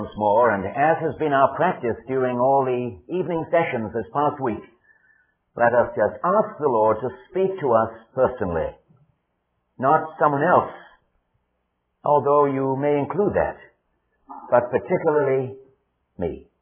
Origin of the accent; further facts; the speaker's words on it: Wales, United Kingdom; first language Welsh; English is a second language; sang it to that Welsh tune … It made me feel like I was back home again, that being my first language.